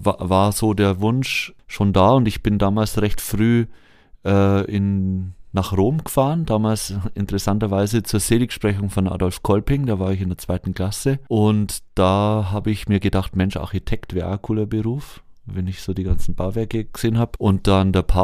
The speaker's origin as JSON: {"language": "German", "town": "Lauterhofen", "region": "Bavaria", "country": "Germany", "tie": "born or raised there", "lives_now": "Munich, Germany", "said": "Im Moment komme ich aus München, da arbeite ich derzeit und ursprünglich komme ich aus der Oberpfalz, aus Lauterhofen und da bin ich geboren und aufgewachsen, genau."}